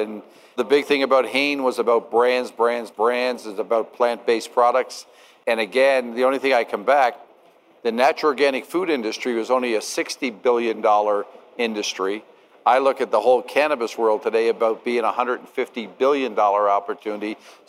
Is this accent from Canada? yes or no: yes; Canada; moved away as an adult; now in New York, United States; in 1993, I found myself unemployed living in New York. And as a Canadian unemployed living in New York